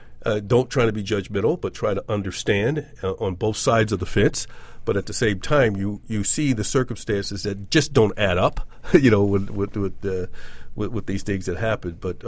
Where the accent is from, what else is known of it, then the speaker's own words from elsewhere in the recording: the South, United States; accent: Southern; Wrestle. Well, so what? That's my Southern accent, man. I still have some of that left.